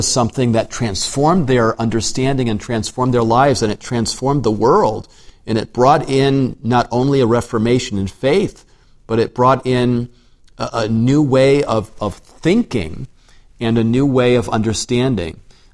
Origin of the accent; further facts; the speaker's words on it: Michigan, United States; I grew up in Michigan where there was a lot of snow.